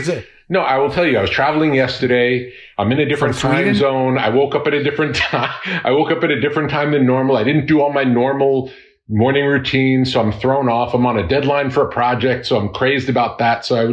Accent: Long Beach, New York, United States; Long Island, Long Beach.

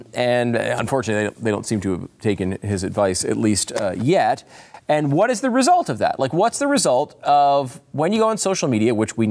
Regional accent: United States; I have Swedish and Italian blood in me. Do I feel connected to either of those countries? Not really. I'm just an American.

